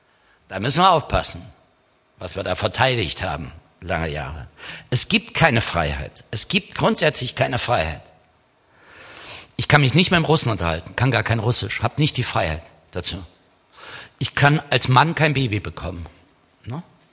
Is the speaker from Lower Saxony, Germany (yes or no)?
no; Hesse, Germany; Heute bei uns in Kassel, da wo ich herkomme aus der Nähe, hat die Müllabfuhr ein tolles Marketing.